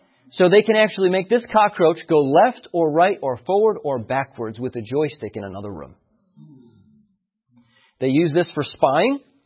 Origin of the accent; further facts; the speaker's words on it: United States; And, you know, I'm fully American. I love this country.